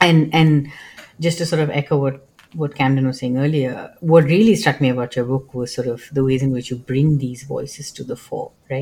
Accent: India; when I was growing up in India

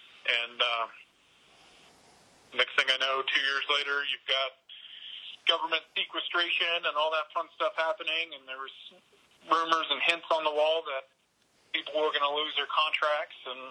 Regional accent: Paris, Texas, United States; Man, I appreciate you having me on. I grew up in Paris, Texas.

